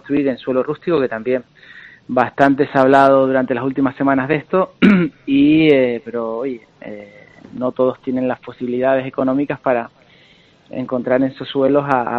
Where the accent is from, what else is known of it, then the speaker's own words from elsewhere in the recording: Canary Islands, Spain; Yo soy de La Palma y conozco más o menos